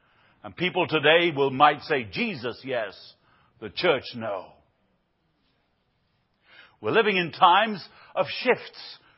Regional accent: Buenos Aires, Argentina; I grew up in Latin America, the city of Buenos Aires in Argentina.

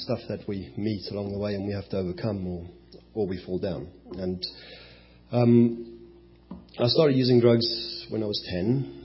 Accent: South Africa; And so from the age of 10, I lived in South Africa. I was born in South Africa.

